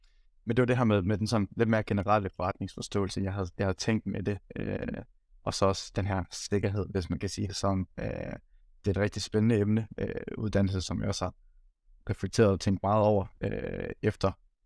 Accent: Skive, Central Denmark Region, Denmark; now in Aarhus, Denmark; 22 år og bor til dagligt i Aarhus. Jeg er opvokset i Skive, Midtjylland.

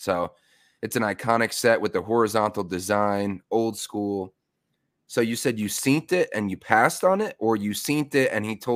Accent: White Plains, New York, United States; my local card show when I was growing up in Westchester in White Plains at the county center.

